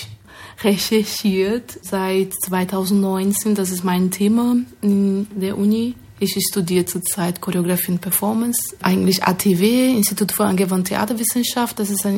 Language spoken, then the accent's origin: German; Brazil; now in Germany; Ich komme aus Brasilien. Ich lebe in Deutschland seit 2010.